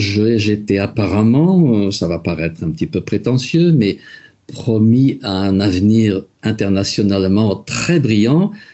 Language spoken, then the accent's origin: French; Luxembourg; also born or lived in Paris, France; J'ai grandi au Luxembourg, oui. Je ne suis pas typiquement luxembourgeois, je suis de père parisien et de mère luxembourgeoise et j'ai beaucoup vécu et travaillé à Paris.